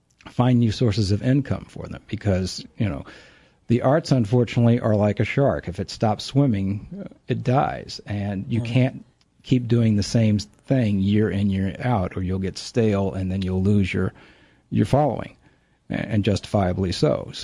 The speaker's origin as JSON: {"language": "English", "town": "Charlottesville", "region": "Virginia", "country": "United States", "tie": "born or raised there", "said": "coming back to Charlottesville after so long, people would say, where'd you come from? Where'd you grow up? And I'd say, here."}